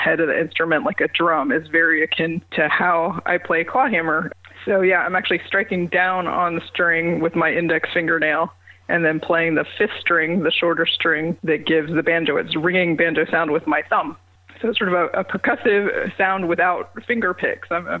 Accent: Virginia, United States; I grew up in Virginia, on the coast of Virginia. Actually, it turns out that where I grew up is kind of near the first historical documented places of banjo in this country

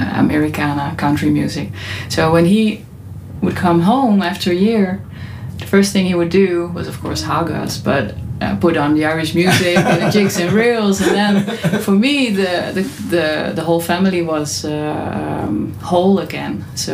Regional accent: Netherlands; Well, I'm from Holland, Europe, and there's a lot of water in Holland.

